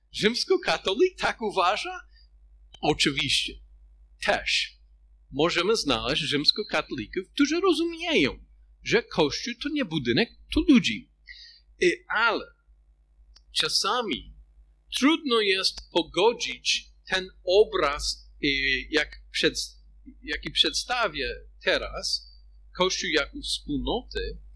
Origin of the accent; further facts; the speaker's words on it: United States; Polish is a second language; now in Poland; pochodzę ze Stanów Zjednoczonych. Mocno podkreślamy indywidualizm.